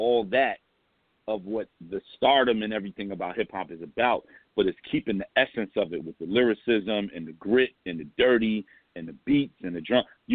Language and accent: English; Brooklyn, New York, United States; You know, I'm from St. James. I'm from Biggie Block. So everything in my neighborhood was Bad Boy.